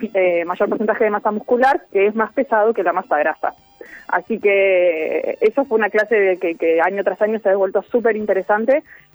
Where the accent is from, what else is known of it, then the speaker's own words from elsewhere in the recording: Mar del Plata, Buenos Aires Province, Argentina; yo soy de Mar del Plata